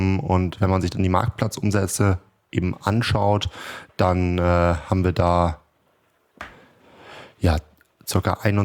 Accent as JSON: {"language": "German", "region": "Northern Germany", "country": "Germany", "said": "Ich als Norddeutscher kennen wir natürlich Wandern nicht so richtig."}